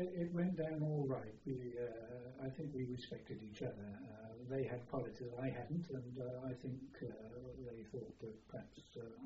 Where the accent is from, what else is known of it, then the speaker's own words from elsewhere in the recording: Bristol, South West England, United Kingdom; I was born in Bristol.